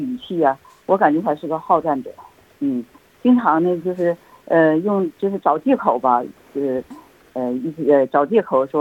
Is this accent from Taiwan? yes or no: no; China; now in Australia